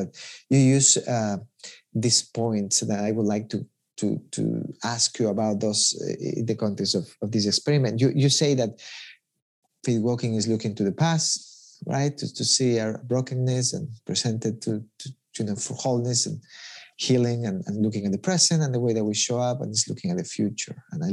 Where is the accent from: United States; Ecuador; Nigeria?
Ecuador; I mean, I'm from Ecuador